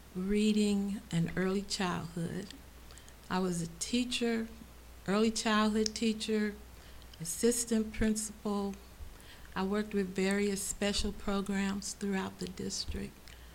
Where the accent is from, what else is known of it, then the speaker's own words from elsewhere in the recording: Kansas City, Missouri, United States; born there; I was born in Kansas City, Missouri.